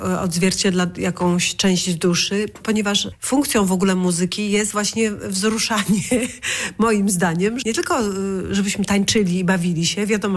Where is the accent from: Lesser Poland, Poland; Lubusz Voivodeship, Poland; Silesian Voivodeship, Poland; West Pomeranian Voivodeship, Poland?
West Pomeranian Voivodeship, Poland; Szczecin; Ja pochodzę ze Szczecina